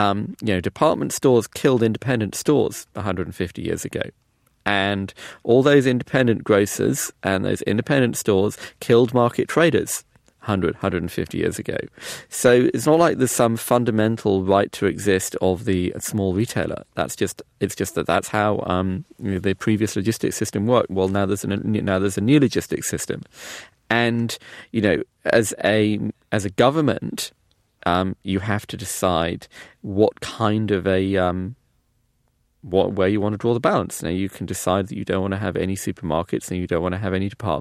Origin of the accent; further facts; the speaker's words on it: London, United Kingdom; growing up in London